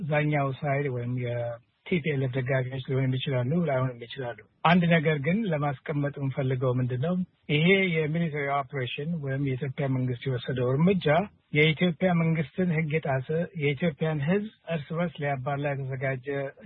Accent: Addis Ababa, Ethiopia; now in Washington, United States; ኤርትራዊ ነኝ። አዲስ አበባ ያደኩ ዲሲ ነው የምሰራው። የነዋሪ ነኝ።

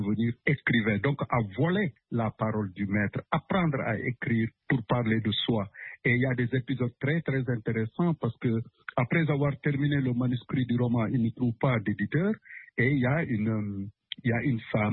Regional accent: Senegal; comme tous ceux de ma génération, nous avons grandi au Sénégal

